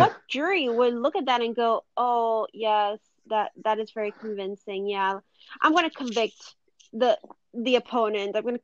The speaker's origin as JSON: {"language": "English", "region": "California", "country": "United States", "tie": "born or raised there", "said": "This is the Attorney General of the great state of California, my home state."}